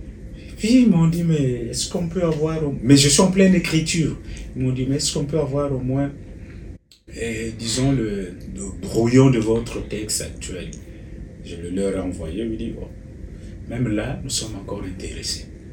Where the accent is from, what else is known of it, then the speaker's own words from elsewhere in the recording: Republic of the Congo; moved away as an adult; also born or lived in France; now in Winnipeg, Canada; donc ça fait 11 ans que je suis au Canada. Je suis originaire de la République du Congo. Mais avant d'arriver au Canada, j'ai séjourné en France où j'ai parfait mes études universitaires